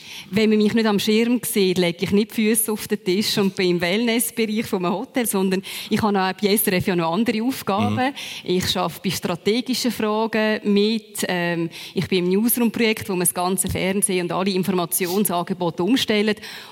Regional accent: Aargau, Switzerland; Ich bin auch ein Familienmensch, ich habe Familie hier, ich komme aus dem Aargau.

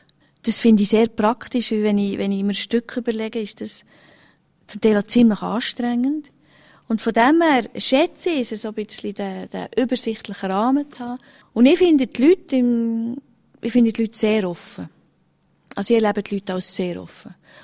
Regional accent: Switzerland; als Schweizer

